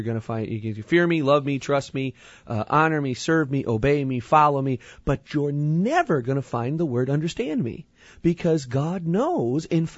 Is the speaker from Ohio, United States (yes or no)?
no; Edwardsville, Illinois, United States; You know, I grew up in Edwardsville, in town.